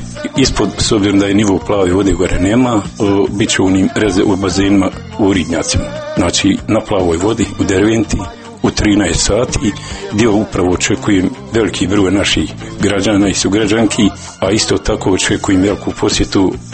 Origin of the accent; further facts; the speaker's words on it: Travnik, Federation of Bosnia and Herzegovina, Bosnia & Herzegovina; u Travniku u mom rodnom gradu